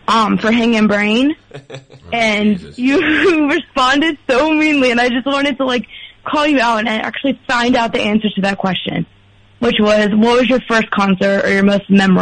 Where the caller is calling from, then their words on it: Atlanta, Georgia, United States; I'm calling from Atlanta.